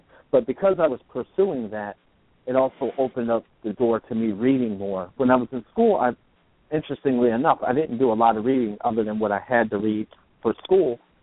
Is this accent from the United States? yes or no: yes; Philadelphia, Pennsylvania, United States; now in New Jersey, United States; Well, I grew up in Philadelphia, and I lived in Philadelphia for the first 24 years of my life. Moved out briefly into New Jersey, actually, to go to school at DeVry Tech. Moved back home to Philadelphia